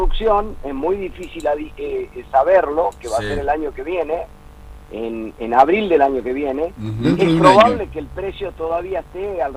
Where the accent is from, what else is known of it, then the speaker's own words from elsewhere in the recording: Salta, Argentina; Nosotros hace mucho tiempo que venimos diciendo, yo soy salteño